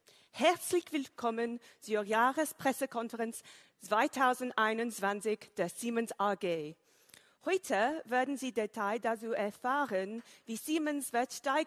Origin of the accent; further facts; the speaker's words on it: United Kingdom; German is a second language; Wie Sie hören, bin ich Britin, aber es ist mir eine Ehre, Sie in Deutsch willkommen zu heißen.